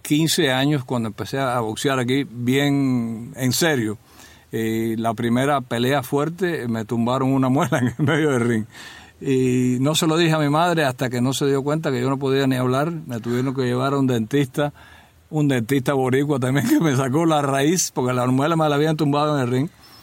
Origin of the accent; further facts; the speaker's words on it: Havana, Cuba; Me crié en Mantilla, nací en Santo Suárez, allá en La Habana, pero me crié en Mantilla, donde había tremendo gimnasio de boxeo.